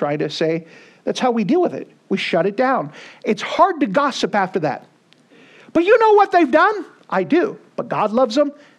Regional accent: United States; We've had worse days. We're just American spoiled.

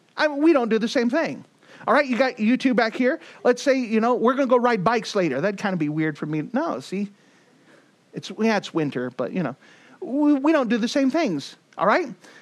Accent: Texas, United States; For example, I'm from Texas, the best country in the world.

